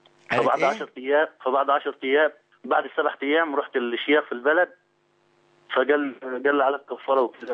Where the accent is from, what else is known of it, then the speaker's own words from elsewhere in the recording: Upper Egypt, Egypt; يعني انت عارف احنا من الصعيد